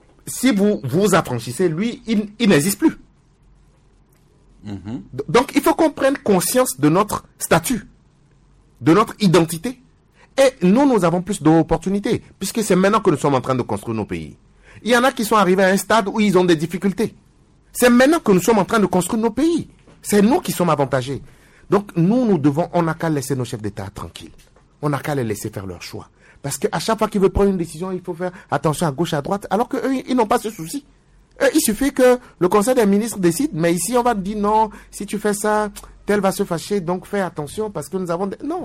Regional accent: Togo; Tant que Togolais lambda, oui. Fier de l'être, je suis Togolais.

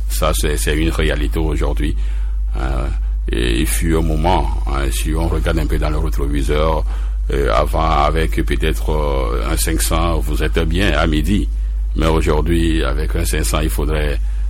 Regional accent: Togo; oui, en tant que Togolais, on ne peut qu'envier cela.

